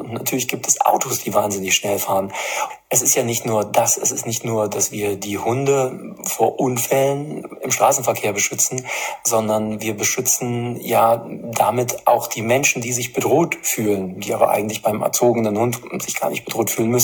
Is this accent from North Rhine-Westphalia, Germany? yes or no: no; Erfurt, Thuringia, Germany; wie es auch in meiner Heimatstadt der Fall ist, in Erfurt